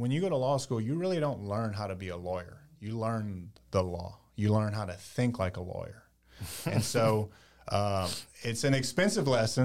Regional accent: Louisiana, United States; And so, you know, being a Cajun, from Cajun country

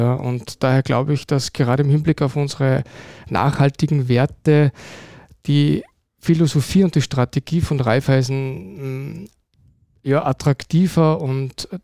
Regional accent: Salzburg, Austria; now in Upper Austria, Austria; Also ich bin Salzburger. Ich bin erst seit 4 Jahren Oberösterreicher, weil ich mit meiner Frau dort Haus gebaut habe.

